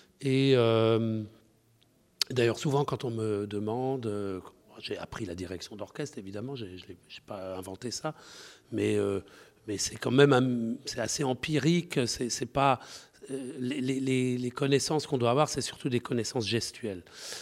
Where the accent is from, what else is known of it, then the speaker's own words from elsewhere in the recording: Colmar, Grand Est, France; born there; je suis né un peu dans une ville comparable à Douai. Moi, je suis né à Colmar.